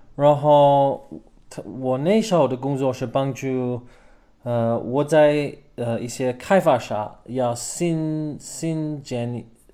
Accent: Canberra, Australian Capital Territory, Australia; Chinese is a second language; 我是澳大利亚人，在堪培拉，澳大利亚的首都长大了。

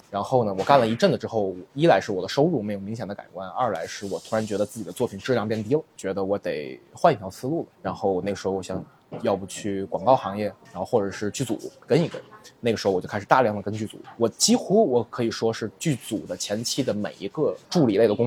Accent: Tianjin, China; 导致我作为一个天津人，我没法报考

